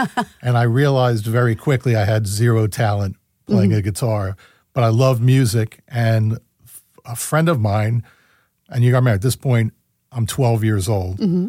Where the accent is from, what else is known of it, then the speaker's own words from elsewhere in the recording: Plymouth Meeting, Pennsylvania, United States; now in Voorhees, United States; she was from New Jersey, I was from Plymouth Meeting, so we decided to split the difference, and we moved to Voorhees, New Jersey, where I still live today.